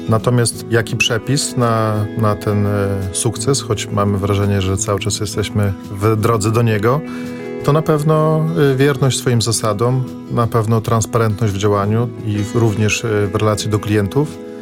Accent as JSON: {"language": "Polish", "town": "Białystok", "region": "Podlaskie Voivodeship", "country": "Poland", "said": "jesteśmy z Białegostoku i że jesteśmy z Podlasia, bo uważamy, że to jest walor, tak, że jesteśmy ze wschodu, że jesteśmy stąd właśnie."}